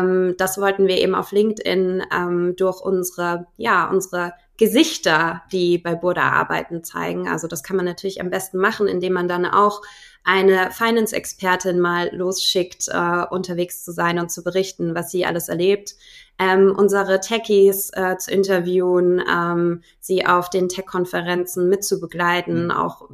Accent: Munich, Bavaria, Germany; accent: Bavarian; Ich bin waschechtes Münchner Kindl, mit Großeltern hier geboren, Eltern und ich selbst auch. Aber ich habe mir den bayerischen Akzent abtrainiert für euch heute, damit ihr mich gut versteht.

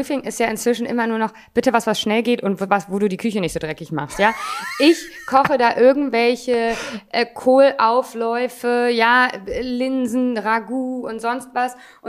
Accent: Hamburg, Germany; Ich komme aus Hamburg

